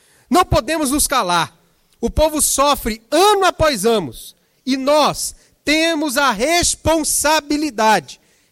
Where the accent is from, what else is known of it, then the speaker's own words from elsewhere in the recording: Brazil; Eu acredito no Brasil. Sou brasileiro. Eu acredito nessa nação.